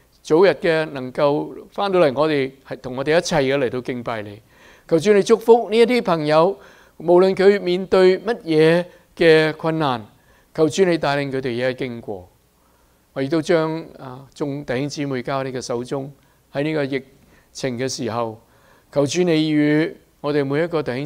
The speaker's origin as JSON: {"language": "Chinese", "country": "China", "said": "我们中国人都要有福，是吗？"}